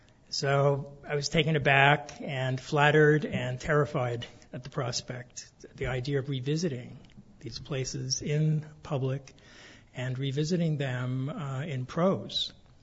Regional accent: New York City, New York, United States; I'm originally from New York City

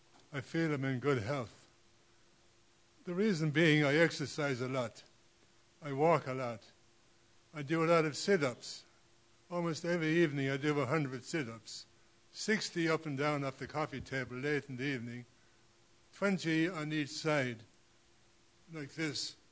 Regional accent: Ireland; I'm from Ireland, as you probably can tell. You know, I grew up conditioned to think in certain ways.

